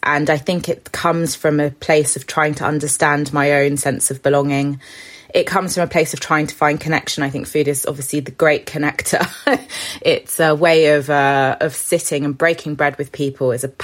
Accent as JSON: {"language": "English", "town": "Paris", "region": "Île-de-France", "country": "France", "tie": "born or raised there", "said": "growing up in Paris for a period of time and that really formed certain food memories for me, having the Caribbean background, having the background of my maternal grandparents being chicken farmers"}